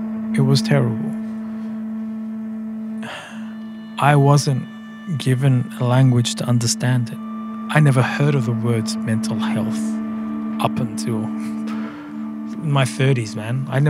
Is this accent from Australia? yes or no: yes; Australia; my own upbringing as a young person of color growing up in Australia with ethnic parent